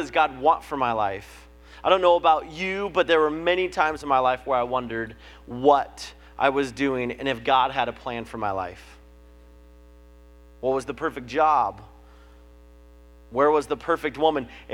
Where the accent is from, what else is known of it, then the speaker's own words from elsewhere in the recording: Billings, Montana, United States; I grew up in Billings, and so we had these amazing things called the rims.